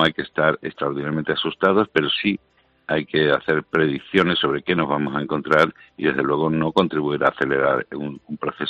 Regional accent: Spain; yo soy español y europeo

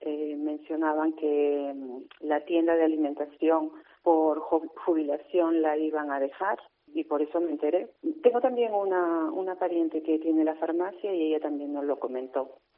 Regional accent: Peru; now in Spain; Nosotros somos de Perú, originalmente.

